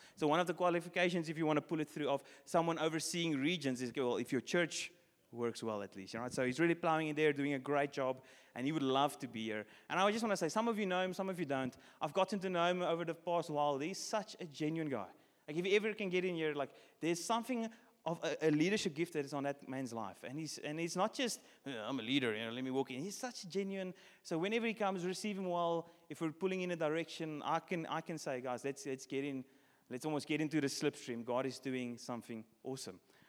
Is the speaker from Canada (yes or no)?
no; Bloemfontein, Free State, South Africa; Like Aaron said, we're from Bloemfontein. I used to lead our evening congregation in Bloemfontein.